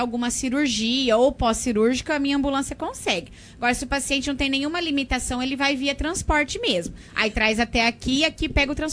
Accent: Pirangi, São Paulo, Brazil; Não, eu sou de Pirangi.

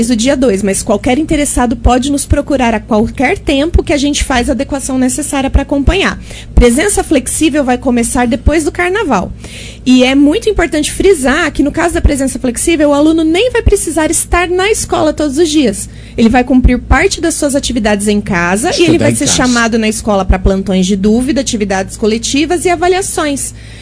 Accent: Ribeirão Preto, São Paulo, Brazil; born there; also born or lived in Monte Alto; Eu nasci em Ribeirão Preto, mas minha família mora em Monte Alto já tem mais de 20 anos.

